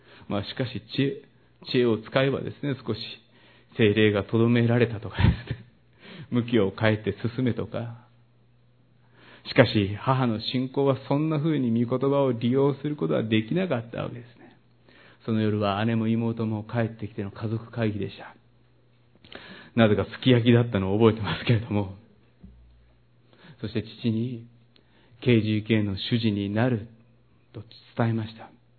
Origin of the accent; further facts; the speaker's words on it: Kyoto, Japan; 私の実家は京都の田舎の熱心な日蓮宗の家でした。祖父母同居の中で姉と妹と私のこの三人に、母は信仰を伝えないとと一生懸命教会に連れて行ってくれました。